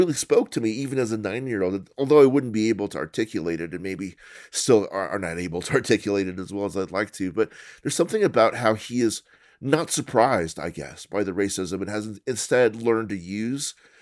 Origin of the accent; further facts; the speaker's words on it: Colorado, United States; born there; I'm Asian American. My parents were Chinese. I was born in Colorado.